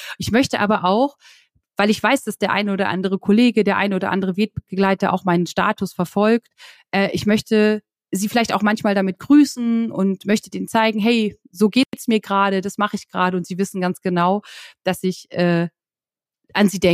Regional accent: Lusatia, Germany; born there; moved away as an adult; ich wollte raus aus der Lausitz. Ich bin gebürtig aus der Lausitz und ich wollte irgendwie raus und ich wollte in die Welt

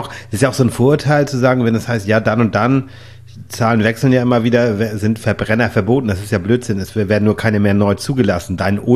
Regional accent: Lübeck, Schleswig-Holstein, Germany; now in Flensburg, Germany; in meiner alten Heimatstadt Lübeck

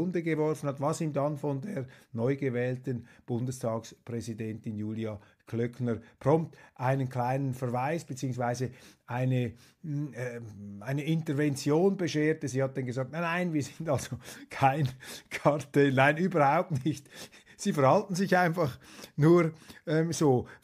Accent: Switzerland; Da halte ich mich immer etwas zurück als Schweizer, denn wir Schweizer haben ja keine Vorstellung davon, was es heißt, in so einem Staat überleben zu müssen.

